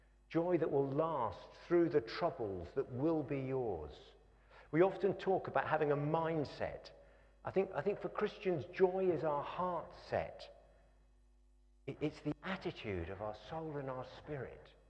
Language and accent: English; Norwich, East of England, United Kingdom; born there; I was born in Norwich, and because of that, I have a lifelong affliction of being a Norwich City supporter.